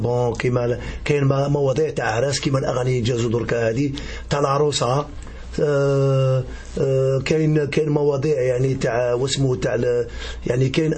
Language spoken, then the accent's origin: French; Algiers, Algiers Province, Algeria; Je suis de la ville de Bande d'Alger, je suis de Bablouad.